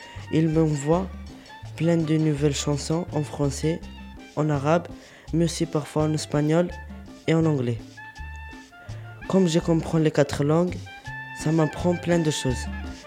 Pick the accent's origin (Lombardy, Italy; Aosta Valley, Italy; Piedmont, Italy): Lombardy, Italy; Chiari; Là d'où je viens, Chiari, une petite ville près du Milan, on écoute rarement de la musique. Là-bas, c'est froid, le climat est froid, les gens sont froids.